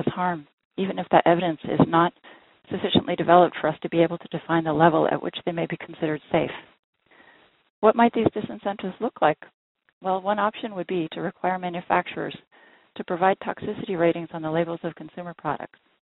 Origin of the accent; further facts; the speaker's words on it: Portland, Oregon, United States; I'm from Portland, Oregon.